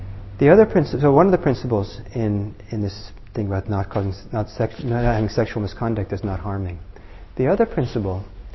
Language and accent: English; Italy; When I was growing up in Italy